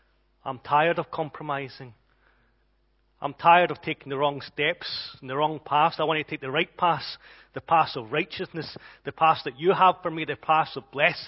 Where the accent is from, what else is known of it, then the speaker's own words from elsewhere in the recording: Glasgow, Scotland, United Kingdom; accent: Glaswegian; I'm starting to get a bit deeper in my true Glaswegian accent. You'll see, I've made it higher over the years so the Sassenachs can understand me.